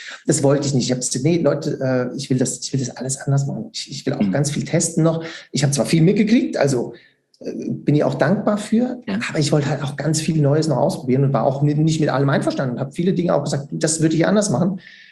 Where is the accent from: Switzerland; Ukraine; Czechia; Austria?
Switzerland; weil es muss ja 3 Jahre gehen bei uns in der Schweiz, ganz klar